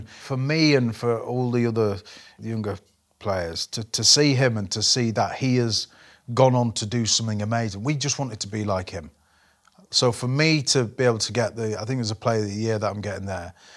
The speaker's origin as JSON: {"language": "English", "town": "Leeds", "region": "Yorkshire and the Humber", "country": "United Kingdom", "tie": "born or raised there", "said": "But I always wanted to play for Leeds. It's my hometown club. Everybody in this place wanted to play for the Leeds Rhinos."}